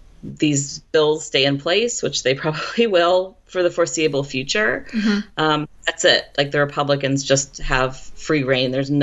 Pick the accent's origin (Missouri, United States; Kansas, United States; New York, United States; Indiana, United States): Indiana, United States; also born or lived in Chicago, Illinois; Well, I was born in Indiana.